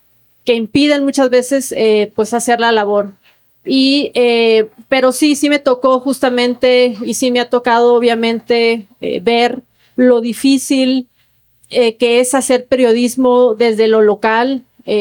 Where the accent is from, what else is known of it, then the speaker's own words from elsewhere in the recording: Sonora, Mexico; moved away; Yo soy de Sonora, solo que llevo muchos años viviendo acá